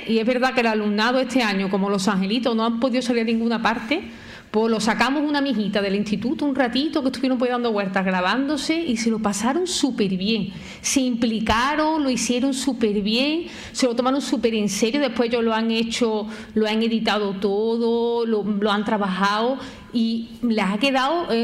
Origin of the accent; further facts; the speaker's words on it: Pedrera, Andalusia, Spain; como yo soy de aquí de Pedrera, pues lo he afrontado con entusiasmo al máximo